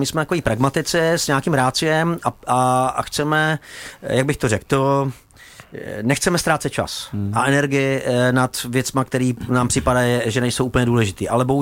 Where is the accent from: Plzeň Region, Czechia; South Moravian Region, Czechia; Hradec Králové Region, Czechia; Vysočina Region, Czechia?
Hradec Králové Region, Czechia; Opočno; já pocházím z východní Čech, narodil jsem se v Opočně a vedle vesnice Bouslece na Metuji a tam to mělo velkou tradice.